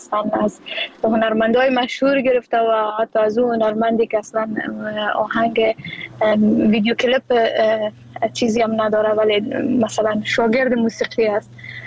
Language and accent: Persian; Afghanistan; first language Dari; زبان مادری من دری است، ولی من خودم علاقمندی خاص به لسانهای مختلف و زبانهای مختلف دارم